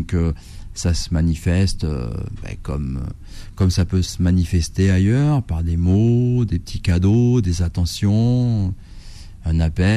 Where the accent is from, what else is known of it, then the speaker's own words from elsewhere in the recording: Pyrenees, France; Moi j'ai grandi dans les Pyrénées